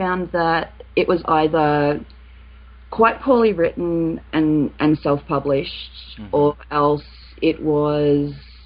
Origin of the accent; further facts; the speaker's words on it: Australia; now in United States; being Australian and spending a lot of time talking to Americans in particular about sex, I just see some huge differences in the way that our cultures express themselves, and there's a lot of freedoms that we have in Australia that you guys just don't have here